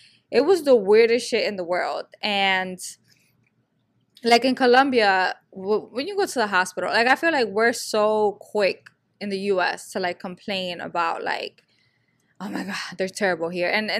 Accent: United States; They're like, so where are you from? They always ask this. And I'm like, why do you care? Mm-hmm. The United States of America.

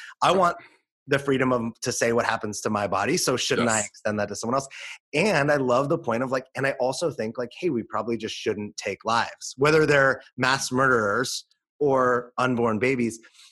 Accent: Los Angeles, California, United States; You brought up a controversial point that growing up in Los Angeles, like I automatically was always for like a woman's right to choose.

